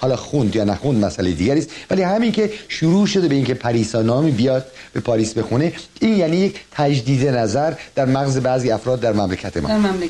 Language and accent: Persian; Iran; من یک ایرانی هستم.